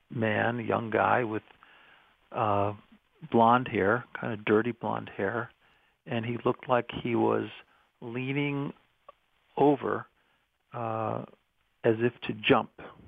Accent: New York, United States; When I was a boy, I grew up on Long Island, and I went away to a boarding school in Concord, New Hampshire.

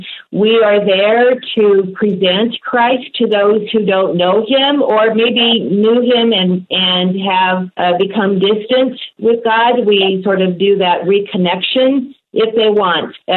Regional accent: Dallas, Oregon, United States; now in Eugene, United States; Well, I'm a native of Oregon, and I grew up in a little town called Dallas, right outside of Salem, and that's where I grew up.

